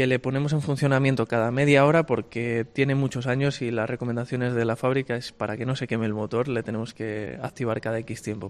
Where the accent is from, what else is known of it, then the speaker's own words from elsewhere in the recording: Santander, Cantabria, Spain; pues somos de Santander